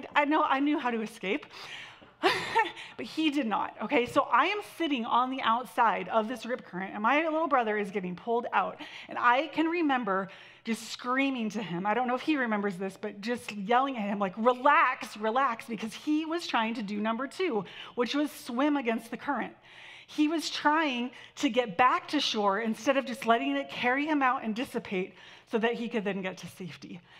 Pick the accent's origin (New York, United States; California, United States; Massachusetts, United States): California, United States; Santa Barbara; My brother and I we grew up in Santa Barbara